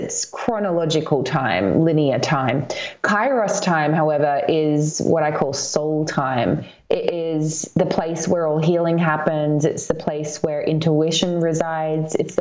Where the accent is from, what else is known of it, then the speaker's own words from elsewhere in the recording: Australia; accent: Australian; also born or lived in London; now in Glastonbury, United Kingdom; I grew up in Australia, moved over to London, now live in Glastonbury. Every year of my life has shaped who I am. So born in Australia, have an Australian accent, have been in England for about a third of my